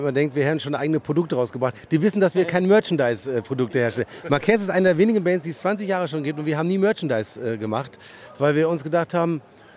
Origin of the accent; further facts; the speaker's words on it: Hanover, Lower Saxony, Germany; man ist Hannoveraner und freut sich darüber und ist ganz, glaube ich, entspannt